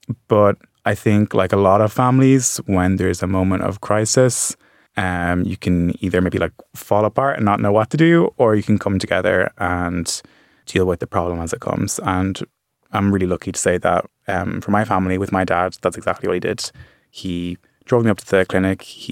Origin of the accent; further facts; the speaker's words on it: County Meath, Ireland; now in Dublin, Ireland; I'm 23 and I'm HIV positive. I grew up in North County Meath, but I've lived in Dublin for the past 4 years.